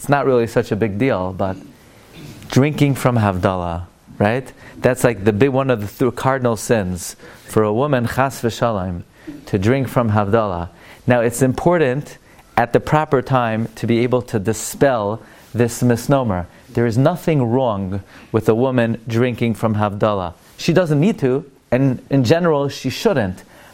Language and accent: English; Brooklyn, New York, United States; I grew up in Flatbush. You know where Flatbush is? It's in a country called New York.